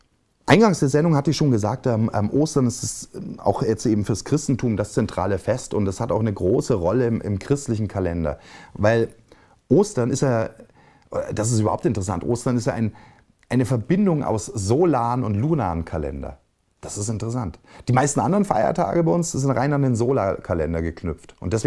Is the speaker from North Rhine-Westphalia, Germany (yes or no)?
no; Bavaria, Germany; ich komme ja aus Bayern und in Bayern siehst du das Kruzifix ganz oft